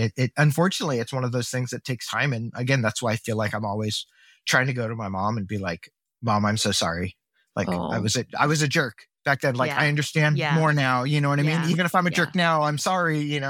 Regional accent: Midwest, United States; where I think when we were growing up in the Midwest, you couldn't just go somewhere and get pho, right?

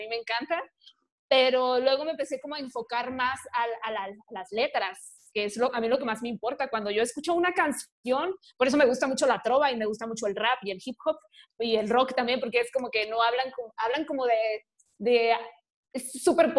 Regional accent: Culiacán, Sinaloa, Mexico; Creciendo en Culiacán, Sinaloa, que es una ciudad súper, súper violenta

